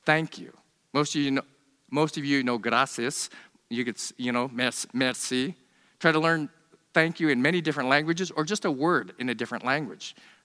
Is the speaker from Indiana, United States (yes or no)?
no; New York, United States; also born or lived in South Korea; I was born in South Korea. And as I mentioned before, I grew up in upstate New York. There's a lot of Italians, so I learned to talk with my hands.